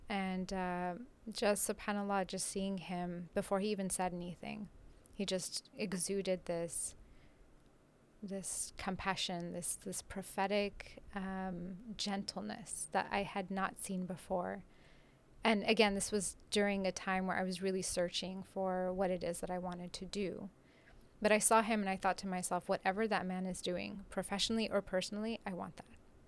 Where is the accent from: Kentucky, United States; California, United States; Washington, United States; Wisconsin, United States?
California, United States; also born or lived in Damascus, Syria; I was born in Damascus. My parents moved to Southern California when I was just under 2 years old. I've been there ever since. Grew up as typical American Muslim